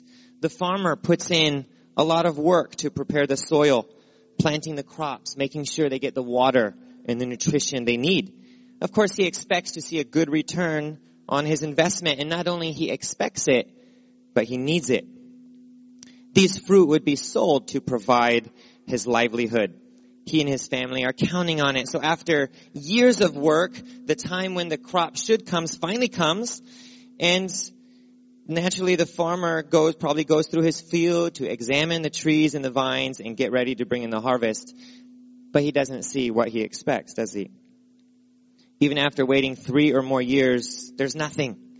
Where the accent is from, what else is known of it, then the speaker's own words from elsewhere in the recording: Texas, United States; I grew up in Texas. And the good news is there were not many rocks in Texas.